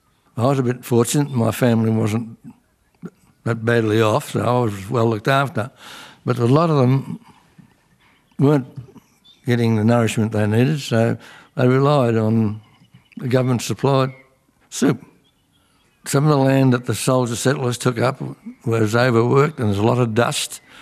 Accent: Victoria, Australia; born there; I was born in Wimmera in 1925.

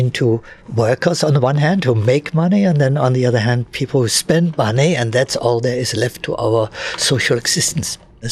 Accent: Rhineland, Germany; I grew up in the Rhineland, in the west of Germany

